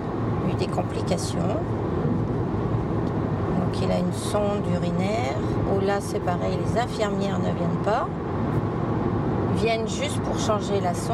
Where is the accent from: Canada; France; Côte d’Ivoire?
France; Pouligny, Centre-Val de Loire; Je suis de Pouligny chez les Cabouins.